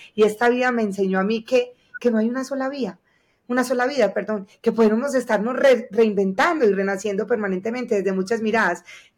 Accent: Medellín, Antioquia, Colombia; yo soy la octava, como buena familia paisa de Medellín, Colombia, que son de muchos hijos, y soy la menor, la última?

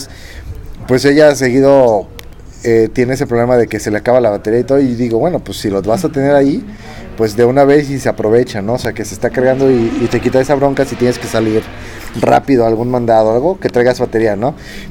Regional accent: Mexico; al menos yo como mexicano me sentí como, ah, mira, ahí está un mexicano hablando del iPhone

